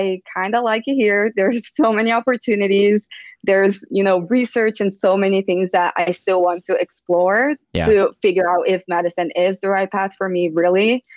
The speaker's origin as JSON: {"language": "English", "country": "Brazil", "tie": "born or raised there", "said": "I was born and raised in Brazil."}